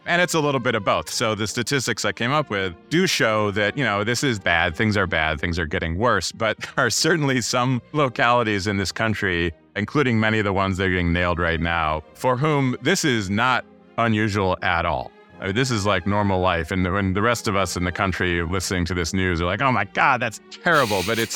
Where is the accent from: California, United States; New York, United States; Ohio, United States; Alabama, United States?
New York, United States; Syracuse; now in New York City, United States; So I was like, all right, I live in New York City and I'm from Syracuse.